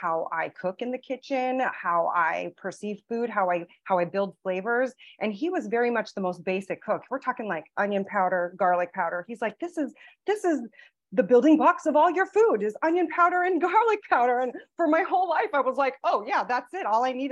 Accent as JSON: {"language": "English", "town": "San Diego", "region": "California", "country": "United States", "tie": "born there", "also_born_or_lived": "Hawaii / Philippines", "said": "I was born in San Diego, but then my dad, because he was in the military, we lived also in Hawaii. And then we moved to the Philippines when I was, I think, 3."}